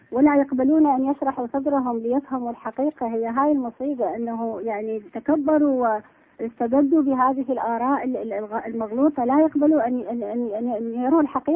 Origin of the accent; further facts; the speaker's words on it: Iraq; والله ألمنا أنا عراقية